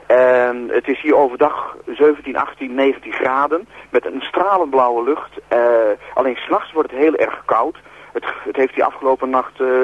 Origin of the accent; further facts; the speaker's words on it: Brisbane, Queensland, Australia; Nou, we komen dus uit Brisbane en daar was het overdag 20, 24 graden.